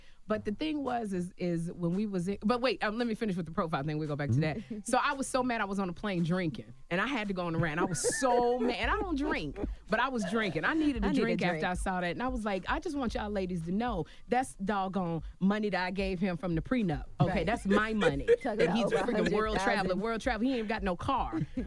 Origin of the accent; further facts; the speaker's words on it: Chicago, Illinois, United States; I said, I'm from Chicago. He's from Detroit.